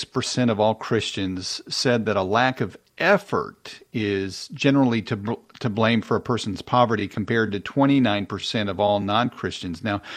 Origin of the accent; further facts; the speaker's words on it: Kansas City, United States; I drove all over Kansas City. That's my hometown.